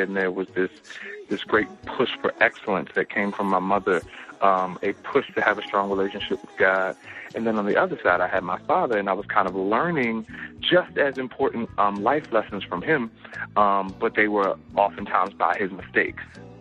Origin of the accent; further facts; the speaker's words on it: Baltimore, Maryland, United States; But, you know, growing up in Baltimore was interesting, man. You know, it's the wire. So, you know, most of my family lives in West Baltimore